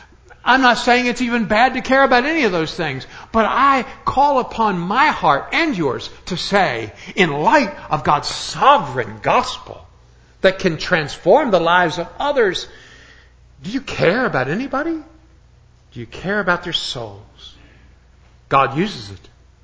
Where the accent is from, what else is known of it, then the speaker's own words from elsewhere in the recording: Alabama, United States; Now, we're from Alabama. We want pork. We're Christians.